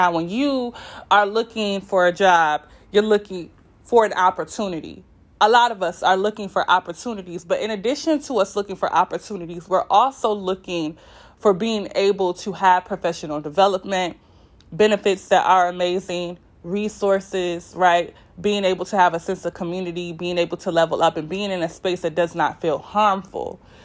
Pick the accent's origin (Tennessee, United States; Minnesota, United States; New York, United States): New York, United States; Rochester; working through the Summer of Opportunity program in my hometown of Rochester.